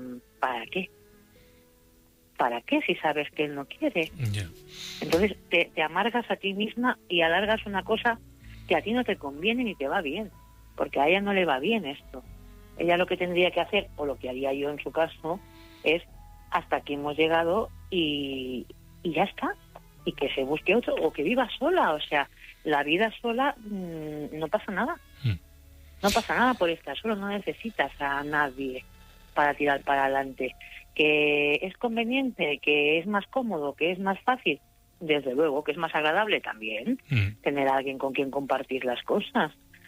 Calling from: Burgos, Castile and León, Spain; de Burgos.

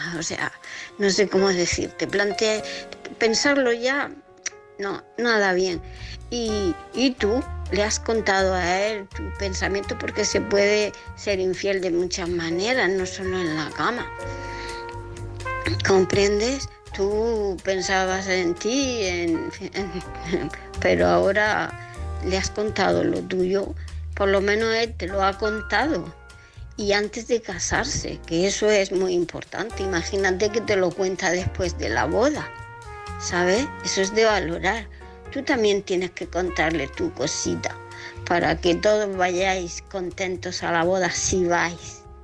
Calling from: Murcia, Region of Murcia, Spain; de Murcia.

